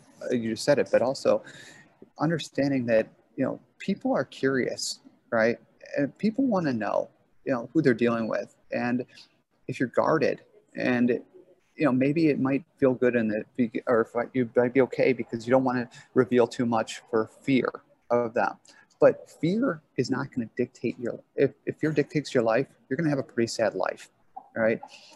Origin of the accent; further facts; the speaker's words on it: Midwest, United States; I'm, you know, a white guy born and bred in the Midwest.